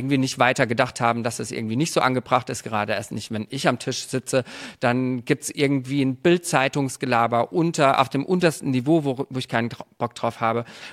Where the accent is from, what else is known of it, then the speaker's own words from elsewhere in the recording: Karlsruhe, Baden-Württemberg, Germany; now in Berlin, Germany; ich feiere seit 10 Jahren oder 11 Jahren Weihnachten hier in Berlin. Und ich komme ja eigentlich aus Karlsruhe, aus dem Süden.